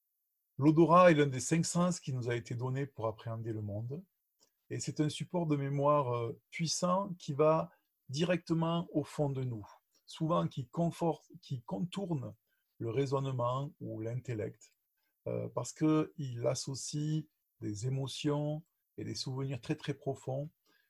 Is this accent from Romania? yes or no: yes; Romania; ça fait maintenant longtemps que je suis parti de Roumanie